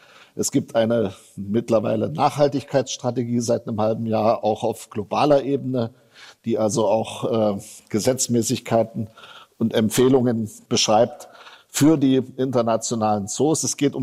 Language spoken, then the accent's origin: German; Leipzig, Saxony, Germany; Und da können wir auch stolz sein als Sachsen oder als Leipziger. Kommt nämlich von uns.